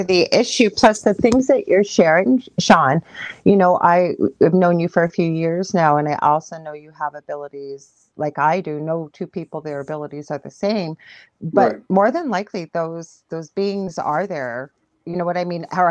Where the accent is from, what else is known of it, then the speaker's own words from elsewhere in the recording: Canada; I'm from Canada.